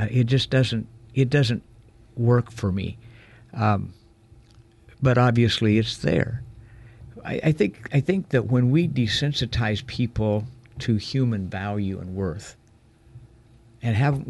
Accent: Bend, Oregon, United States; I was born and raised in Bend. That was back when it was about 11,000 people.

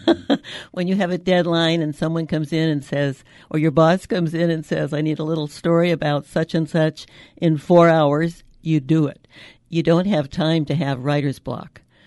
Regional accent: Los Gatos, California, United States; And I lived in the San Francisco Bay Area, Los Gatos in particular.

